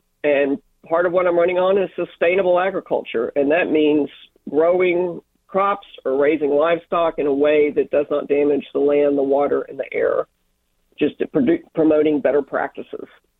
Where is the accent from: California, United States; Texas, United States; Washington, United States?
Texas, United States; Brownwood; I grew up in Brownwood. My family has been ranching and doing a little cotton buying in that part of the country since shortly after the Civil War.